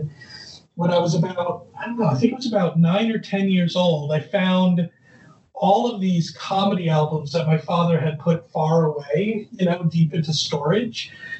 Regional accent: Bayside, New York, United States; also born or lived in Long Island; I was born in Queens, Bayside, Queens, to be exact. Actually, I was born in Flushing, Queens, and lived in Bayside, Queens until I was about five. My parents were both from Queens, and then we moved out to Long Island.

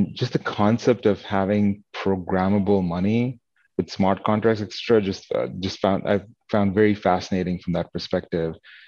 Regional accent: Saudi Arabia; moved away as an adult; also born or lived in India; now in United States; I'm actually from India, but I grew up in Saudi Arabia till I was 15. And then so I ended up moving to the US when I was 21 for my master's.

